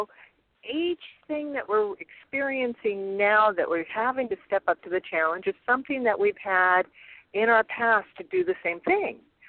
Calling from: Conneautville, Pennsylvania, United States; I'm remotely from Conneautville, Pennsylvania to you tonight. Amishville Country, USA.

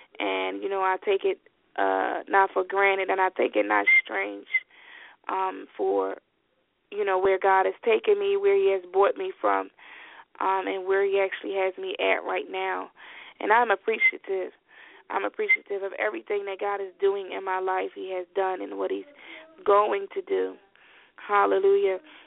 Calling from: Philadelphia, Pennsylvania, United States; I'm calling from the East Coast, Philadelphia, Pennsylvania, hallelujah.

